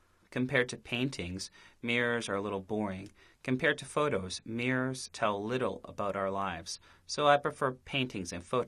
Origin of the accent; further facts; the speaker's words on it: Beijing, China; The Summer Olympics were also held in Beijing in 2008, so this is the second time. I am really proud of my hometown, and I hope it will become better in the future.